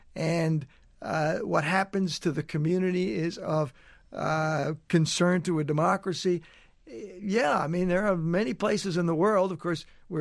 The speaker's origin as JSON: {"language": "English", "country": "United States", "said": "Well, my own view, I mean, I'm an American."}